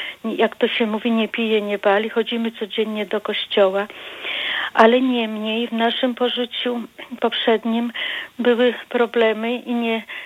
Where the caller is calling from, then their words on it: Warmian-Masurian Voivodeship, Poland; Tak. Jestem z Warmii.